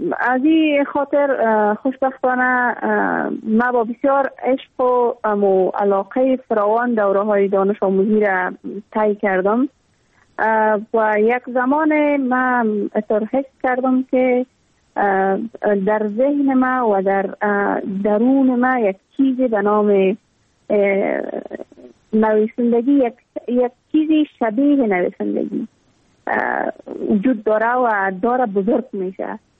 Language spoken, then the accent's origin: Persian; Afghanistan; ما هم مثل میلیون ها دختر دیگه در دامن جنگ بزرگ شدم و در همون سیاترین سالایی که در تمام ولایت افغانستان در روزهای مکتب برای دخترها بسته بود.